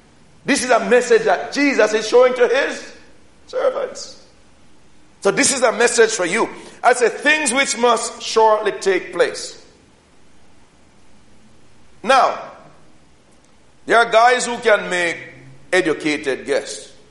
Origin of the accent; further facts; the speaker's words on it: Jamaica; In my village where I grew up in Jamaica